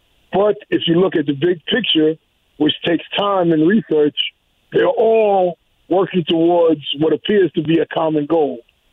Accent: United States; I'm an American. I don't know any other place. I don't care to know any other place. This is where my family comes from.

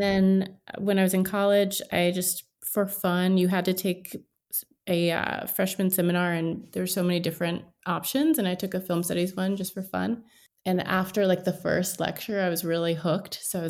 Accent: Herndon, Virginia, United States; I am from Herndon, Virginia. It's like Northern Virginia.

